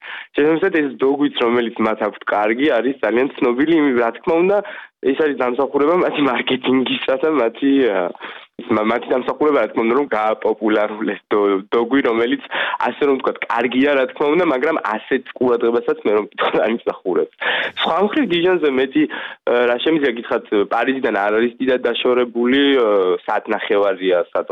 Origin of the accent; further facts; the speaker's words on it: Kakheti, Georgia; now in France; მე წარმოშობით კახელი ვარ